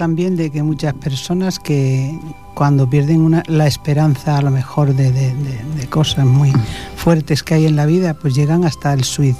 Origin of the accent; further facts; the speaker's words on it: Andalusia, Spain; Yo soy de la provincia de Córdoba, del Valle de los Pedroches